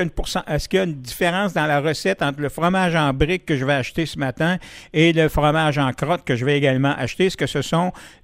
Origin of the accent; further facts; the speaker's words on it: Quebec, Canada; Quand c'est arrivé chez nous en Beauce, ça?